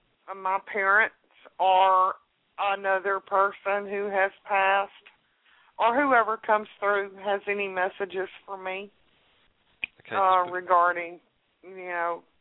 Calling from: Alabama, United States

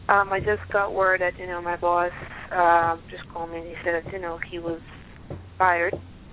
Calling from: Pennsylvania, United States; Correct. I'm calling from Pennsylvania.

